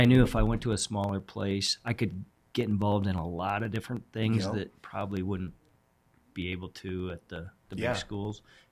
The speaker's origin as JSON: {"language": "English", "town": "Kingsley", "region": "Iowa", "country": "United States", "tie": "born or raised there", "also_born_or_lived": "Hampton", "said": "grew up in the Kingsley area, but then we moved over to North Central Iowa, over by Mason City, called Hampton-Dumont. So I went to junior high and high school over there."}